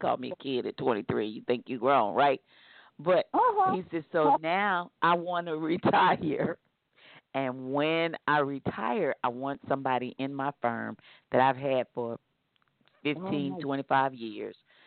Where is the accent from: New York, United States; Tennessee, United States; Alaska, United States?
Tennessee, United States; moved away as an adult; But I came to California from Tennessee. I had graduated from college.